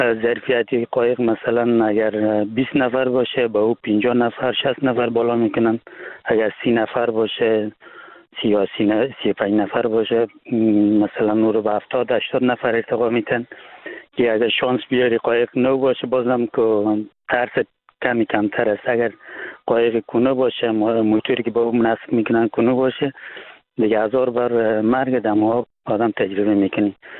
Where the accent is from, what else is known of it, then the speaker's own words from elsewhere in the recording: Afghanistan; now in France; مسیرهای که ما از افغانستان طی کردیم، ما آمدیم از مرز پاکستان و ایران و ترکیه.